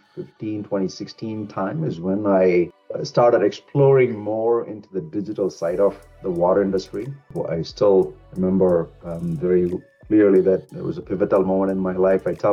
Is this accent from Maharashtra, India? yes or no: no; Thanjavur, Tamil Nadu, India; I grew up in India, born and raised in India. I am from a small town called Thanjavur. It's located within South India, and it is very rich for its historical context as well as water management.